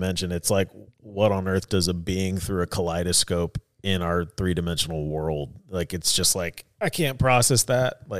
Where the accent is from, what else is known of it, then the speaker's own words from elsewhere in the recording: Fort Walton Beach, Florida, United States; This was in, actually, my hometown, Fort Walton Beach, Florida.